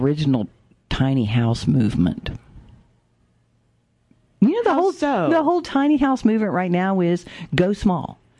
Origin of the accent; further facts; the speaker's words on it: the South, United States; And I am from the South.